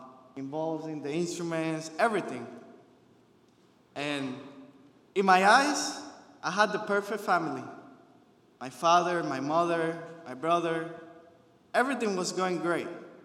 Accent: Puerto Rico; I was born in Puerto Rico and raised in Puerto Rico, I always knew church. I always knew God. I always knew places like these. Always being active in church all my life.

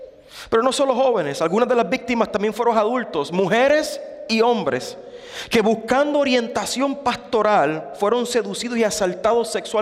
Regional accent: Puerto Rico; En Puerto Rico, mi país de origen, en Puerto Rico

